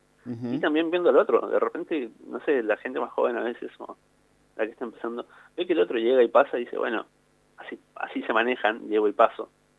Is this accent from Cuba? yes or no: no; Chile; now in La Plata, Argentina; Y soy de Chile, no sé si cabe mencionar.